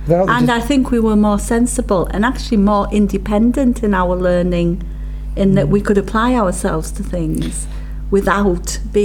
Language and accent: English; Durham, North East England, United Kingdom; I was born in Durham, and both my parents were born in Durham. They were upper working class